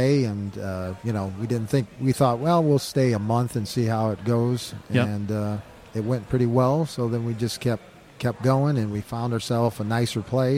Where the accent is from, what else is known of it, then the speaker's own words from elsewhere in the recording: Gary, Indiana, United States; I come from Black Oak, which is a, you know, a neighborhood on the west side of Gary.